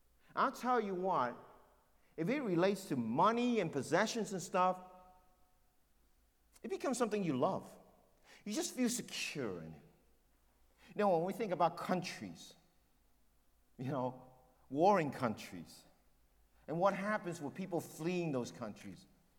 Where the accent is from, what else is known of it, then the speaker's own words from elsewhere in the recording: Hong Kong; born there; We were refugees, some of you know that. I shared with you before, from China to Hong Kong. And I was born in Hong Kong, but my family, they were rich in China.